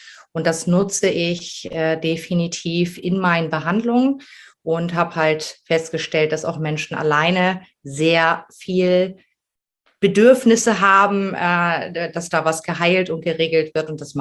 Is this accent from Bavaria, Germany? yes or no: no; Ramelsloh, Lower Saxony, Germany; Ich komme aus Ramelsloh. Das ist unter Hamburg.